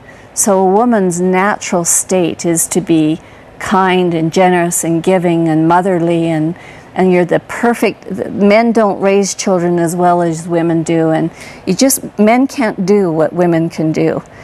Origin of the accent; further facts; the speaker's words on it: Canada; because Canadians, by the way, study American history as well as Canadian history. So we know a fair amount